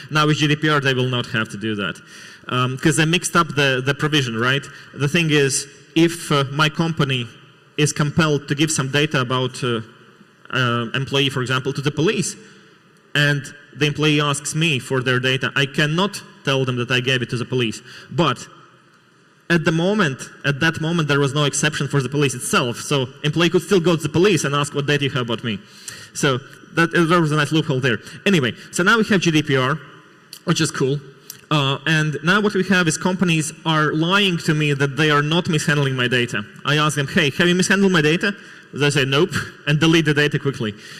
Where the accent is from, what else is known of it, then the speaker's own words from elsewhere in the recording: Latvia; English is a second language; Luckily for me, I come from Latvia